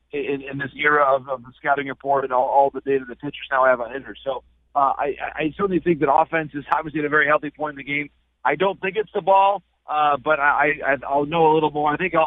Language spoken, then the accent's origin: English; Michigan, United States; I remember growing up in Michigan, everybody wanted to have those Griffey Nike Air cleats on the baseball field.